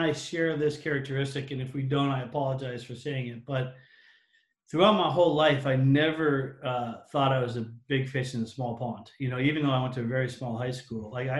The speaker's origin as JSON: {"language": "English", "town": "Boston", "region": "Massachusetts", "country": "United States", "tie": "born or raised there", "said": "you know, I grew up in Boston and, you know, I love Larry Bird and Kevin McHale and Robert Parrish."}